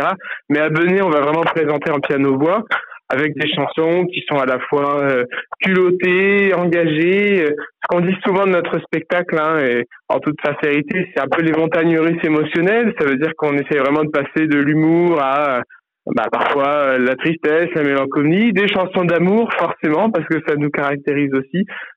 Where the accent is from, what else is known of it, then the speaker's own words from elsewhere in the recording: Strasbourg, Grand Est, France; parce qu'on vient de Strasbourg.